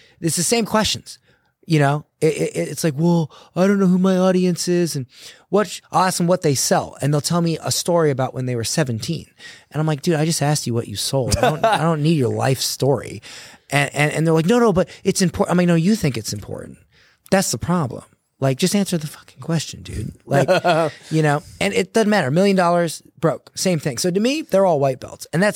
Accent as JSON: {"language": "English", "region": "Florida", "country": "United States", "said": "I'm from Florida. I'm stubborn. It was bred into me, you know?"}